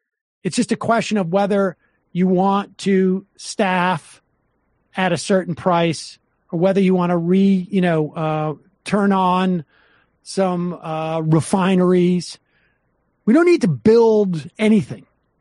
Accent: Canada; while I don't particularly object to it as a Canadian

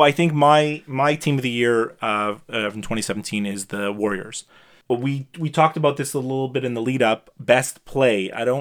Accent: Canada; I mean, we're Canadian and I know a lot of our listeners are Canadian

